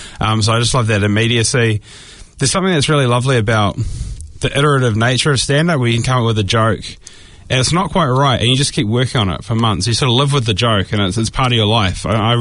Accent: Pukekohe, Auckland, New Zealand; Pukekohe.

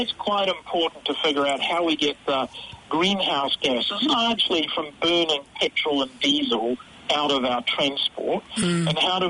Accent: Auckland, New Zealand; born there; So I was born in Auckland back in 1958, when Auckland was a slightly smaller city. I went away to boarding school in Hamilton when I was a teenager, and then went to Otago University

